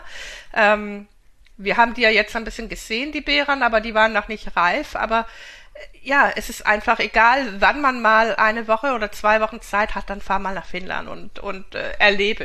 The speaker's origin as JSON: {"language": "German", "country": "Denmark", "second_language": "German", "said": "ich bin ja Skandinavin, ich komme ja aus Dänemark und kenne eigentlich oder kannte Schweden und Norwegen"}